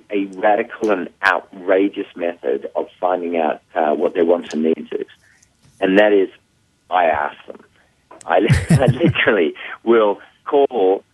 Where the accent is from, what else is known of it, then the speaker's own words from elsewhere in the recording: Australia; accent: Australian; That's my Australian accent.